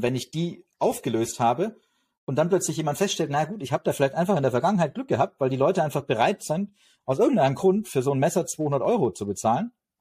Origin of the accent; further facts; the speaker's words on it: Stuttgart, Baden-Württemberg, Germany; ich komme aus Stuttgart